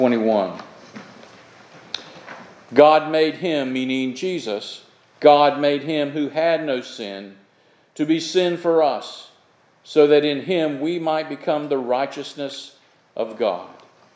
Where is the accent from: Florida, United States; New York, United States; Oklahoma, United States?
Florida, United States; As y'all knew, I grew up in Florida, and in our backyard we would have orange trees and grapefruit trees.